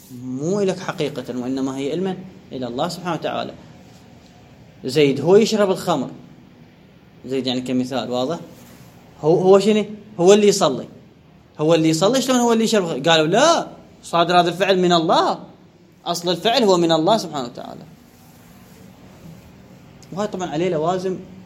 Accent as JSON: {"language": "Arabic", "country": "Iraq", "said": "انقطعت الكهرباء كما عندنا بالعراق"}